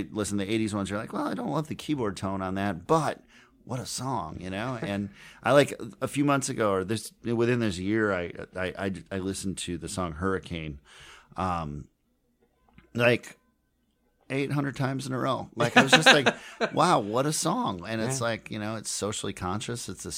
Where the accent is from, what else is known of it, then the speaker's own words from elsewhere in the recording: Minneapolis, Minnesota, United States; It's funny. I grew up in Minneapolis, obviously